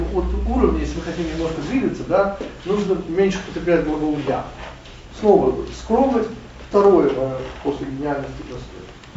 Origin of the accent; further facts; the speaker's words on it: Chernivtsi, Chernivtsi Oblast, Ukraine; я родился в Черновцах, и когда я был маленький, я помню, как в нашей 33-й гвардейской школе это было развлечение. Ну, я еще конопатый такой был, вот, ну, еврейский мальчик